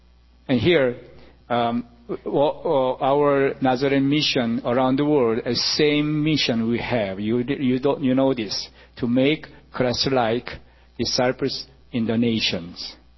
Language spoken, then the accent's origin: English; New York, United States; English is a second language; I come from New York and I never seen image there. And all Korea, Asia, never seen any Amish group, but anyway, I am city boy. I grown up in all the city all the time